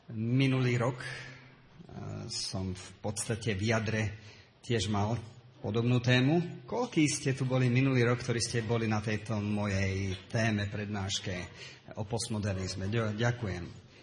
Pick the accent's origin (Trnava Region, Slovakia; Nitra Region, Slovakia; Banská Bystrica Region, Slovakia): Trnava Region, Slovakia; Piešťany; born there; Ja som sa narodil v Piešťanoch v dobe, o ktorej ste počuli trošku, v dobe komunistickej, v roku 1961. Už mám 44 rokov.